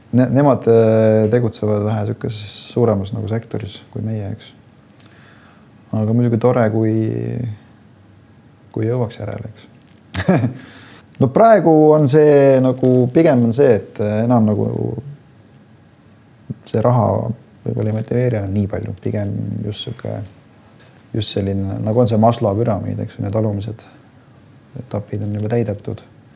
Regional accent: Saare County, Estonia; Mina olen Saaremaalt pärit.

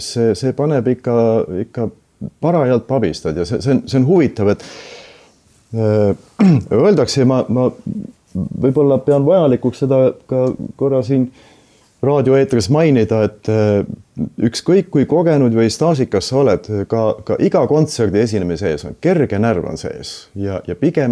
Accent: Saare County, Estonia; ma olen ka Saaremaalt.

